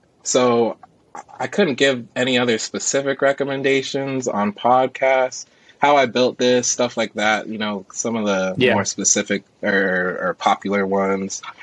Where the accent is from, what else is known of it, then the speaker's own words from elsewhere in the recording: San Luis Obispo, California, United States; But, you know, growing up in San Luis Obispo, I do have some country in me.